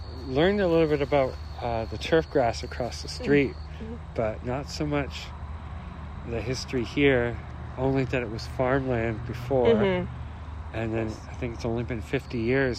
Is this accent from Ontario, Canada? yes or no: yes; Brampton, Ontario, Canada; now in Guelph, Canada; No, I grew up in Brampton, which is 13-hour walk east.